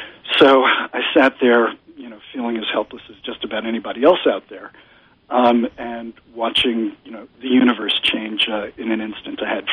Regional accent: New York, United States; as a human being, as an American, as a New Yorker.

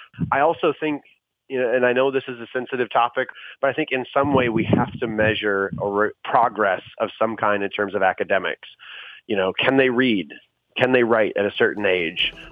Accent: Traverse City, Michigan, United States; now in Detroit, United States; I am a native of Michigan. I grew up in Traverse City. I live in Detroit.

